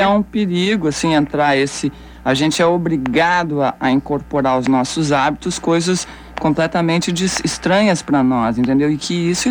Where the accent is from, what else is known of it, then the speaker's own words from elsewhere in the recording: Bahia, Brazil; E eu que sou baiano, tô correndo risco de vida